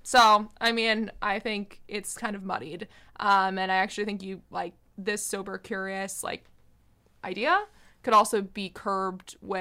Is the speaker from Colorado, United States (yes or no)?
no; California, United States; I mean, I grew up in California, so it's like literally such a California thing.